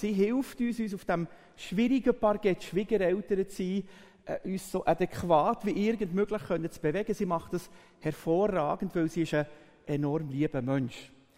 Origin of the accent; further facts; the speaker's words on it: Bern, Switzerland; Ich bin Berner. Das gehört man, glaube ich, oder?